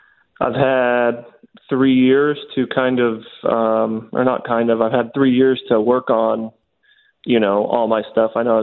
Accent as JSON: {"language": "English", "region": "California", "country": "United States"}